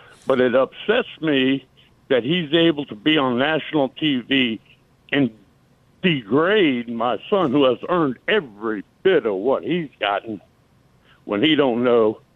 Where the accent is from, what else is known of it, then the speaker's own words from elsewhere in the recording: South Miami, Florida, United States; I'm from South Miami.